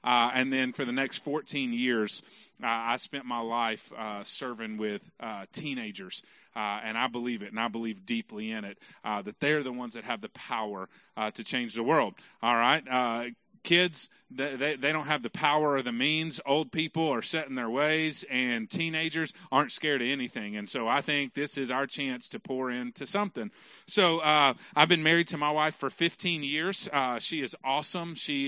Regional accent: Dallas, Texas, United States; I grew up in Dallas and kind of on the wrong side of Dallas.

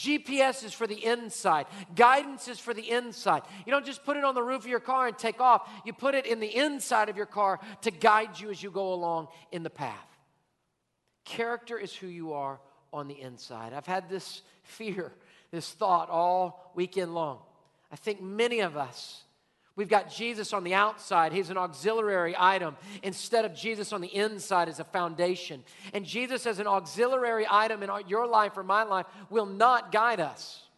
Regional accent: Houston, Texas, United States; Born and raised in Houston, I'm still like, which way is the loop going?

